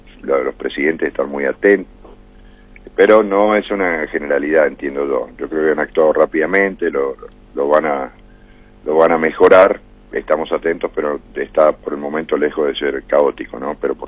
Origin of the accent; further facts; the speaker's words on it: Mendoza, Argentina; si somos los mendocinos y los argentinos